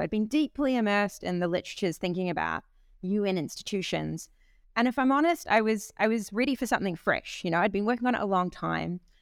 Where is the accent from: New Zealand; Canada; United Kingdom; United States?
New Zealand; They're in like Germany and they're in New Zealand, my home country.